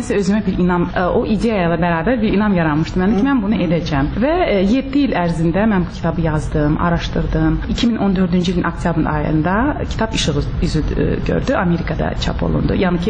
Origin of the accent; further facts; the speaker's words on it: Baku, Azerbaijan; now in California, United States; Amma mən və bacım Bakıdan olmuşuq, Bakıda böyümüşük.